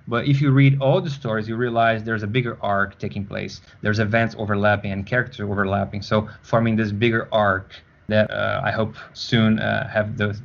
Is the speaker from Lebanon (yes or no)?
no; Brazil; But I am an original from Brazil. So back in Brazil, there was no such thing as a comic book market.